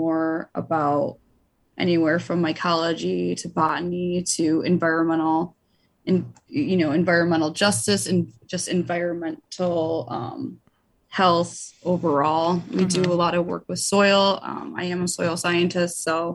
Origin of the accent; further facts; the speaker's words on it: Detroit, Michigan, United States; Detroit. Been here a long time, all my life. Mm-hmm. I was raised in the outskirts, but my mother was born and raised in Detroit.